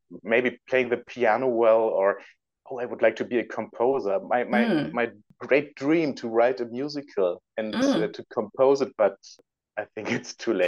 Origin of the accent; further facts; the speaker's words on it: Föhr, Schleswig-Holstein, Germany; English is a second language; my hometown in northern Germany. I'm from an island. It's called Föhr. It's also almost Denmark.